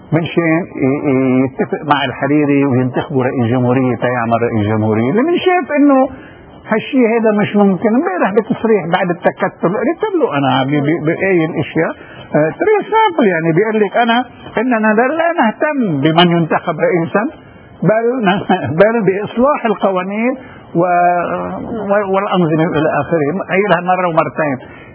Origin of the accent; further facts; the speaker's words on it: Lebanon; نحن عندنا بلبنان أكثر من النص